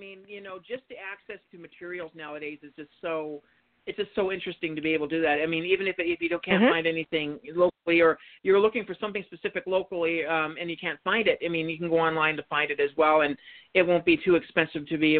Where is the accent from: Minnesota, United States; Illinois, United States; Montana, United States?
Montana, United States; I know, I grew up in Montana, so I actually do know the going out hunting for stuff.